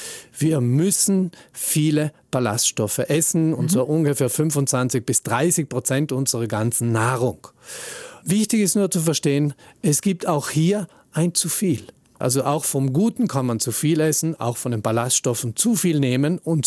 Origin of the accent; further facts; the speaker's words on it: South Tyrol, Italy; So leid es mir tut als Südtiroler.